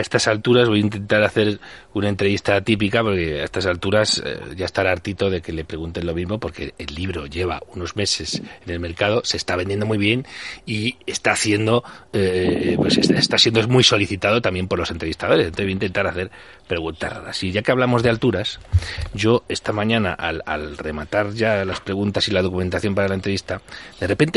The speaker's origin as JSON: {"language": "Spanish", "town": "Alcobendas", "region": "Community of Madrid", "country": "Spain", "tie": "born or raised there", "lives_now": "Madrid, Spain", "said": "yo además me crié en Alcobendas, en uno de los pueblos de las afueras de Madrid, que tiene mucho espacio, zona verde"}